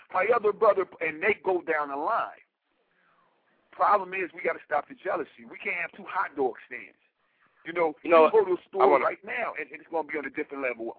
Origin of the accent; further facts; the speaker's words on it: Bronx, New York, United States; you know, I'm from the Bronx. I got my ass whooped by every nationality